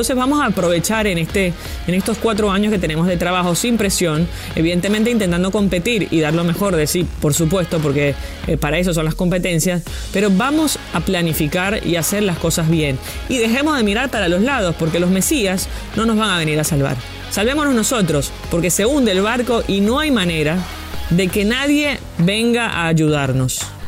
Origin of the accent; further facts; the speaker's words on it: Venezuela; no solo porque soy fanática del fútbol, no solo porque soy venezolana